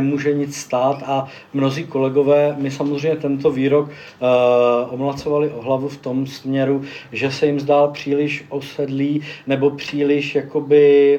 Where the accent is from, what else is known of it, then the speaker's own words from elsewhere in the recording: Moravia, Czechia; jakože já jsem z Moravy, tak se mi to tam neustále vkládá